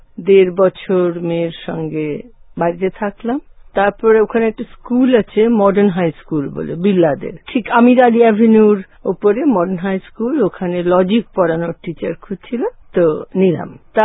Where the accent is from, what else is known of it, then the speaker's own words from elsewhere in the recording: Kolkata, West Bengal, India; আমার জন্ম কলকাতায়, সবই কলকাতায়। জন্ম, লেখাপড়া সেন্ট জনস ডায়াসেশন স্কুলের স্কুল রেসেন্সি কলেজ থেকে এমএ পাশ করেছি ফিলসফি নিয়ে।